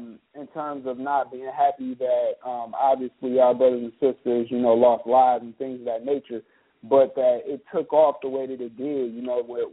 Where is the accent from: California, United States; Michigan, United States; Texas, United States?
Michigan, United States; Detroit; growing up in Detroit and me being back in Detroit now